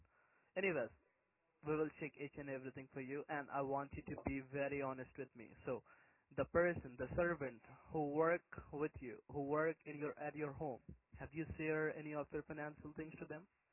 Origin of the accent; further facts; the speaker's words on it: India; now in Sydney, Australia; My home country is India, but right now I am located in New South Wales, Sydney, 45 Market Street.